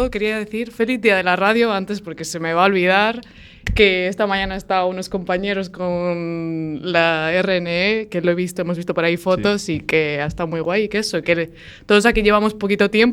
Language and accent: Spanish; Burgos, Castile and León, Spain; now in Oleiros, Spain; vivo en Oleiros, aunque yo tengo raíces castellanas, yo soy de Burgos, pero bueno, ya llevo unos cuantos años aquí.